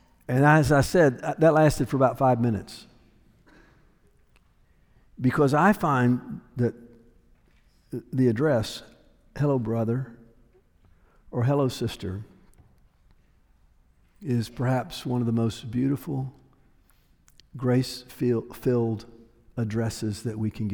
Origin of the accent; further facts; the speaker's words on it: the South, United States; but I'm from the South, and I know that we do it a lot down here, right?